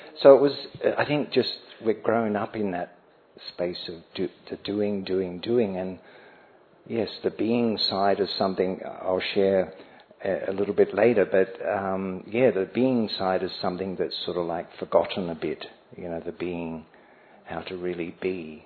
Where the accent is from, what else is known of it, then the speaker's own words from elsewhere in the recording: Australia; I think just growing up in the West, anyway, especially in Australia